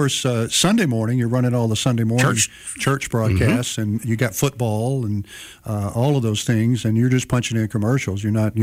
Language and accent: English; Tunica, Mississippi, United States; It's 30 from my hometown, Tunica, Mississippi.